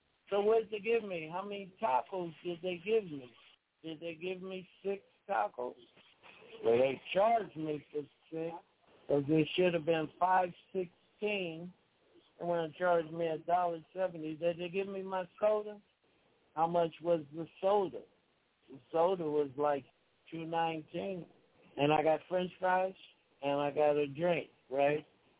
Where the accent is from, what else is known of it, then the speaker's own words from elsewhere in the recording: Los Angeles, California, United States; I grew up in South Central LA, but you had to be tough to go outside and play.